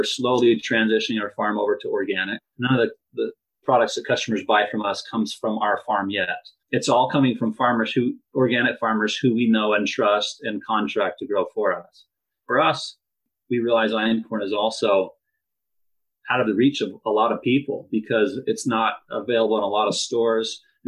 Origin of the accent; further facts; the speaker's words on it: Idaho, United States; We're both from Idaho and looking for ways to get back.